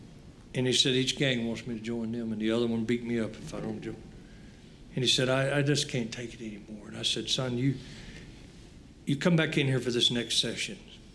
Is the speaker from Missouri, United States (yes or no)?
no; North Carolina, United States; I grew up in the Marine Corps, whether you know it or not. I grew up around Cherry Point Marine Air Station. My dad was there for 32 years.